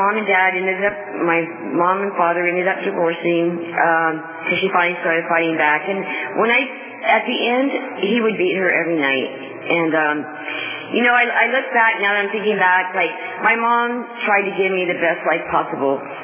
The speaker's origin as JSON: {"language": "English", "town": "Fresno", "region": "California", "country": "United States", "tie": "born or raised there", "said": "I grew up in Fresno. I have an older brother, a younger brother. I came from a middle-class family, went to Catholic school"}